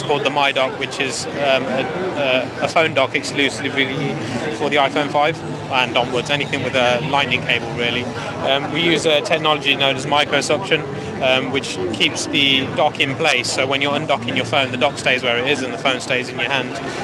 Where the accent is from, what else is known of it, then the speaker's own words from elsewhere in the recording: Coventry, West Midlands, United Kingdom; So it's all made in Coventry. We're all from Coventry, and it's all manufactured there as well.